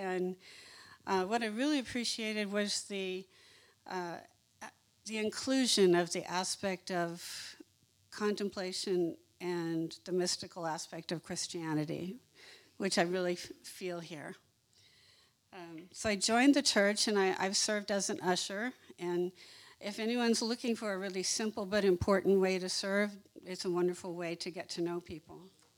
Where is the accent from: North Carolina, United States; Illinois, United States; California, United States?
California, United States; Yorba Linda; also born or lived in Riverside; I grew up in Yorba Linda and Riverside, and then I moved down to South Orange County area